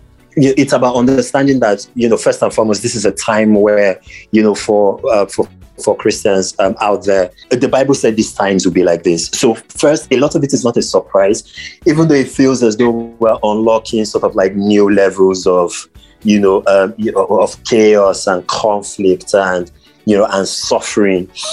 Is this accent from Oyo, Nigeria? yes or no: no; Lagos, Nigeria; so I grew up in Lagos, right, largely.